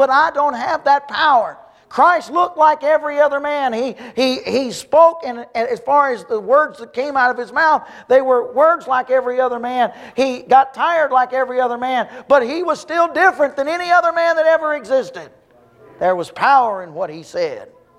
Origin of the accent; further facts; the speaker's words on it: the South, United States; accent: southern; now in Australia; when they hear my strong southern accent, they always ask me, you know, why you're here.